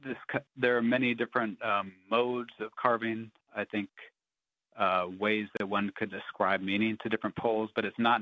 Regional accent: Saxman, Alaska, United States; I grew up carving in Saxman, Alaska, with my father

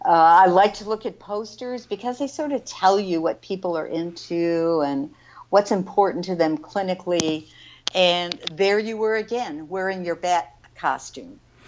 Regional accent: Michigan, United States; now in North Carolina, United States; Well, it's because I'm from Michigan, grew up in Michigan, and my professional career started at Wayne State University in Detroit

